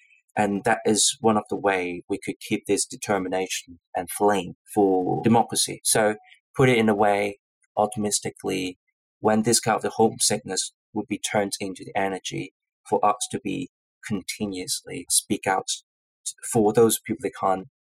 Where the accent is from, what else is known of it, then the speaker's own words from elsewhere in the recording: Hong Kong; Yes, of course, that I miss my hometown. I miss my friends, my parents, of course, that is the usual living environment, the delicious food. Definitely that I miss my hometown.